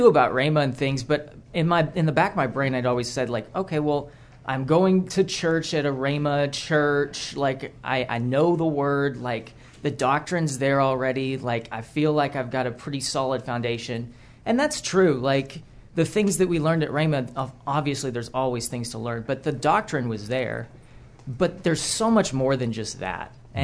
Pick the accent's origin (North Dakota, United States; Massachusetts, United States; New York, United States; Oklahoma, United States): Oklahoma, United States; Broken Arrow; I grew up here in Broken Arrow, ready to graduate from Oklahoma State University.